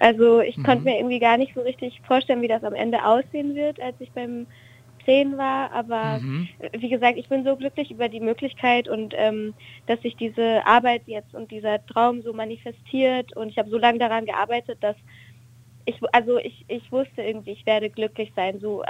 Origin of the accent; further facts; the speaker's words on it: Alicante, Valencian Community, Spain; das sind halt meine Wurzeln, ich komme aus Spanien so und ich habe mich so verbunden wieder